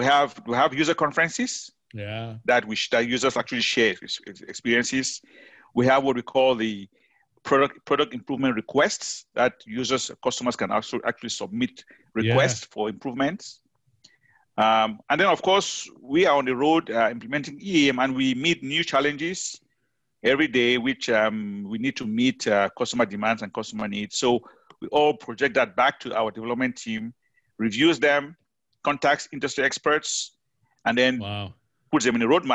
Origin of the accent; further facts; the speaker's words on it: Cameroon; moved away as an adult; now in United States; I hail from originally from Cameroon. That's in the west part of Africa. Mm-hmm. I came to the States to study in 1994